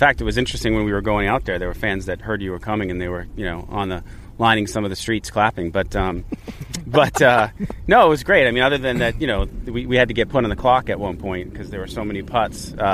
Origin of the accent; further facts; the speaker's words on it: Haverhill, Massachusetts, United States; Haverhill, Massachusetts.